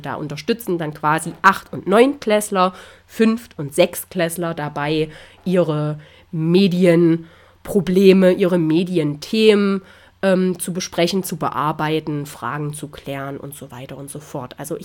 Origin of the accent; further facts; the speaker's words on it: Thuringia, Germany; Ich stamme aus Thüringen, ich stamme aus einem kleinen Dorf direkt an der Grenze von Thüringen und Sachsen, und da wollte ich gerne wieder hin.